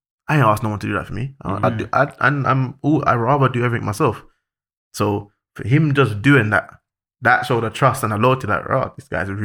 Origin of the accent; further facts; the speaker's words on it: London, United Kingdom; I'm from South London